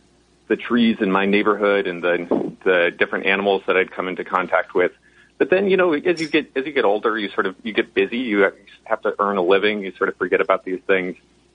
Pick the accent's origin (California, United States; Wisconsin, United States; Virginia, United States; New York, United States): California, United States; Berkeley; born there; Well, I was born here in Berkeley, California. My parents were hippies that met in Berkeley in the 60s